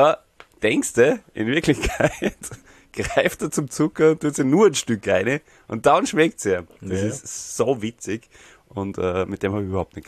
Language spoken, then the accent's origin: German; Austria; Alfred Riedl war mal ein Fußballtrainer, glaube ich, gell, bei uns in Österreich.